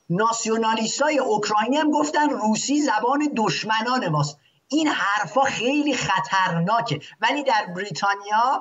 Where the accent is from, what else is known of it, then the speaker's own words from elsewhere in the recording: Iran; هستم، هم لور، از طرف پدری هم شیعه هستم، هم عرب، هم خراسانی، اما من ایرانی هستم.